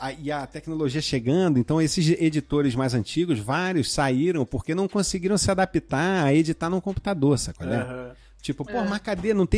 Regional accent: Rio de Janeiro, Brazil; cresci em Jacarepaguá, então tenho essa limitação de conhecer bem Jacarepaguá, Madureira, Vila Valqueira e Marechal e desconhecer o resto do mundo.

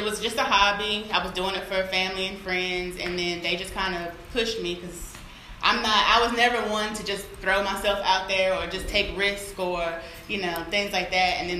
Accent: Martinsville, Virginia, United States; I'm born and raised in Martinsville.

